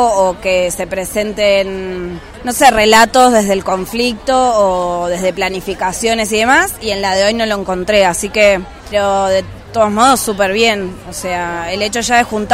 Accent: Buenos Aires, Argentina; yo soy de acá de Buenos Aires, de Argentina

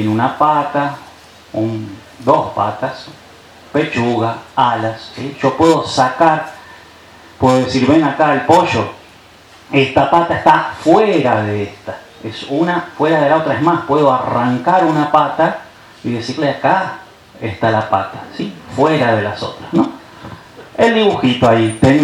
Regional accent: Argentina; Yo soy hombre, soy sacerdote, soy varón, soy argentino, soy blanco, soy joven

